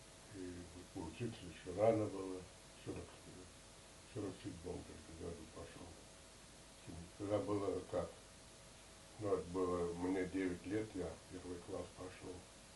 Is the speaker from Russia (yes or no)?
yes; Antonovka, Russia; born there; На Антоновском Руднике. Знаете Антоновский Рудник?